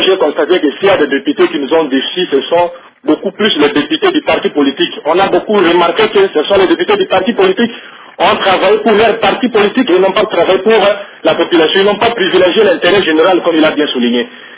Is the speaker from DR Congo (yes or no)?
yes; Mbandaka, Équateur, DR Congo; now in Kananga, DR Congo; Je suis de Mbandaka, mais présentement je suis à Kananga.